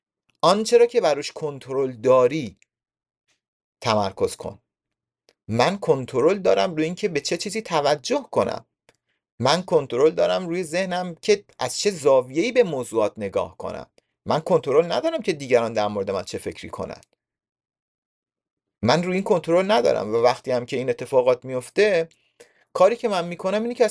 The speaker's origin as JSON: {"language": "Persian", "country": "Iran", "said": "تو دنیایی بزرگ شدیم، تو زندگی بزرگ شدیم، مثلا ما ایرانی ها"}